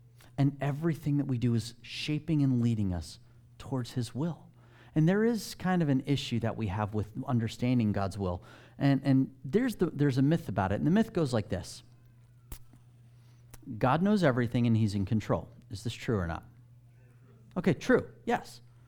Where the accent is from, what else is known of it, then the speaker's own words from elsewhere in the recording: New Jersey, United States; I know. We're from New Jersey. Arm's length is plenty.